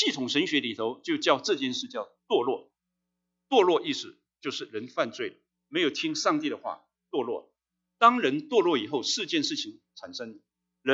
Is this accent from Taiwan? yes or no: yes; Taiwan; 我从台湾来，上个月台湾至少三个台风